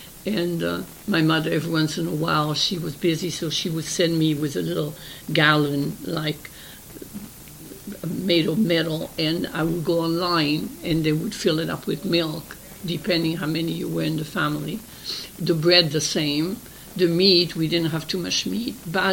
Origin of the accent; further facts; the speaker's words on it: France; moved away as an adult; now in San Francisco, United States; I grew up in France. I left San Francisco with my parents in 1935, and I came back to San Francisco in 1950.